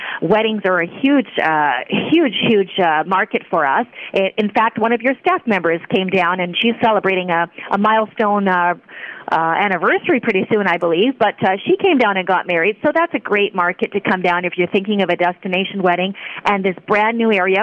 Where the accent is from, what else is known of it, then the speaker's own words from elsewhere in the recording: Vancouver, British Columbia, Canada; now in Puerto Vallarta, Mexico; And you know, I'm originally Canadian. I'm from Vancouver, and I have been in Vallarta for over 20 years.